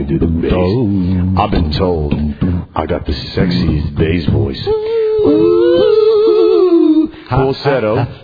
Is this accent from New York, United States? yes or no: yes; Brooklyn, New York, United States; Kings Highway? Yeah, and Flatbush Avenue. You know, I'm a Brooklyn boy all the way down the line. Brooklyn.